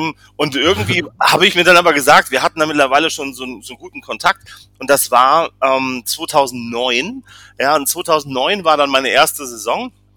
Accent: Frankfurt, Hesse, Germany; now in Dresden, Germany; bin ich ja als Frankfurter, als zugezogener Frankfurter Stadionsprecher in Dresden.

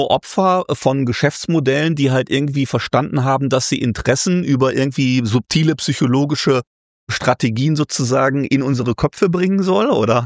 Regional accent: North Rhine-Westphalia, Germany; ich komme aus dem Ruhrgebiet

